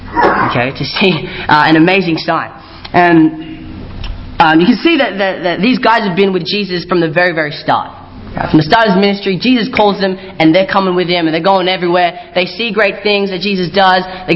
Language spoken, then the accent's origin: English; Philippines; You know, I'm Filipino.